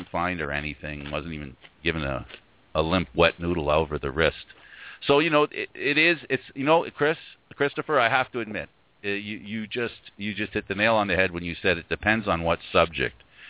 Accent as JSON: {"language": "English", "country": "Canada", "said": "it's okay not to give it to us because we're Canadian"}